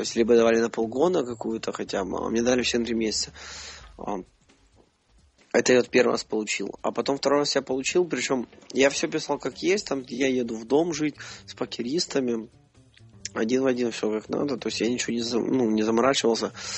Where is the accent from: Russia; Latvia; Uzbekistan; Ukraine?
Ukraine; потому что я из Украины.